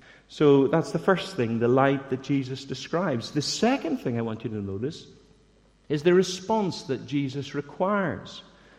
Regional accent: Bangor, Northern Ireland, United Kingdom; At least it wasn't unfamiliar to me growing up in Bangor

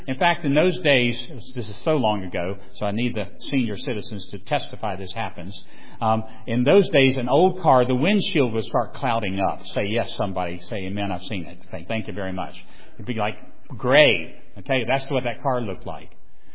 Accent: Roanoke, Virginia, United States; I grew up in Roanoke, Virginia, which is just up the road to Southwest Virginia. I'm a hillbilly from Southwest Virginia, proud of it.

